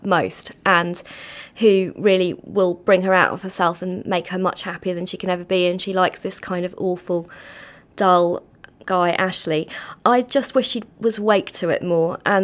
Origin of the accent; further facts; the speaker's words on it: London, United Kingdom; I was growing up in London in a very tight-knit community.